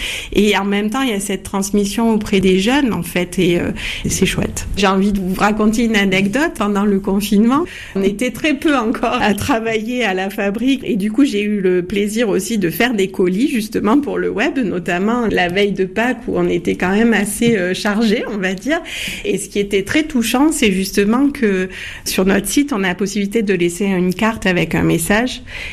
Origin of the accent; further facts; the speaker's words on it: Manosque, Provence-Alpes-Côte d'Azur, France; born there; accent: Provençal; Ah ben moi je suis née à Manosque en Haute-Provence